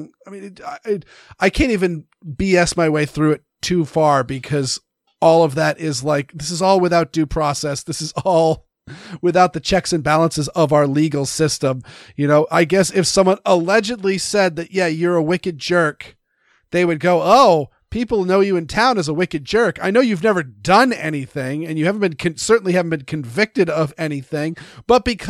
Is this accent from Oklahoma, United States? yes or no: no; Maine, United States; I grew up in Maine, where I have climbed over snowbanks to ring a doorbell to go trick-or-treating.